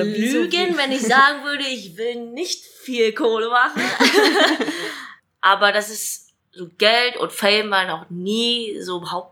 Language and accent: German; Dresden, Saxony, Germany; accent: Dresden/Saxon; Ich bin in Dresden geboren und aufgewachsen und ja, ich würde mal sagen, seitdem ich so 20 bin und immer so in Dresden aktiv unterwegs bin, da habe ich den Dresdner und sächsischen Dialekt ein bisschen abgelegt.